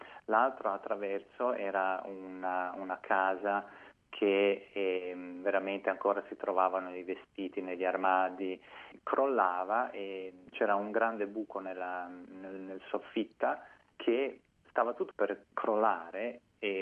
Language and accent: Italian; Croatia; born there; io sono nato in Croazia e poi, tra l'altro, ho lavorato per 10 anni in una piccola isola vicino a Zara, in Croazia